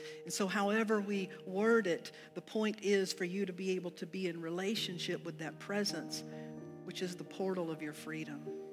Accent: United States; I'm glad I'm an American where we have warnings against things like this.

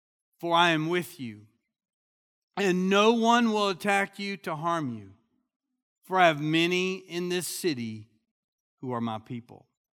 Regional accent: Kentucky, United States; And I'm from Kentucky, though.

